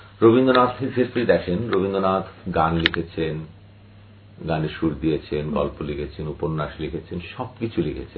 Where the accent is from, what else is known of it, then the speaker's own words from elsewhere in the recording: Bangladesh; আমাদের বাঙালির মধ্যে এই কবিত্বটা অনেক বেশি